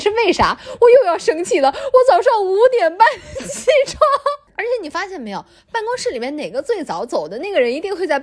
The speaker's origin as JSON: {"language": "Chinese", "country": "China"}